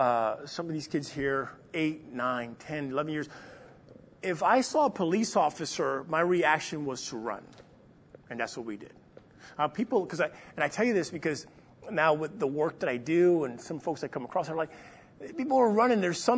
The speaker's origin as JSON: {"language": "English", "town": "New York City", "region": "New York", "country": "United States", "tie": "born or raised there", "said": "So, and where I grew up in New York City in Manhattan."}